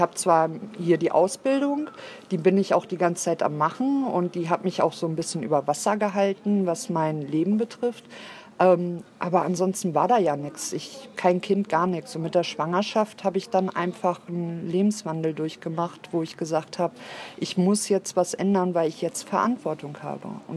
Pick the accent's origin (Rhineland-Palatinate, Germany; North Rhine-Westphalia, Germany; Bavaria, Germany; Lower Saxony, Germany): North Rhine-Westphalia, Germany; Hattingen; now in Husum, Germany; Nee, ich bin ja aus dem Ruhrgebiet. Also ich wohne ja jetzt seit 2015 in Husum und bin eigentlich Hattingerin. Und das liegt im Ennepe-Ruhr-Kreis.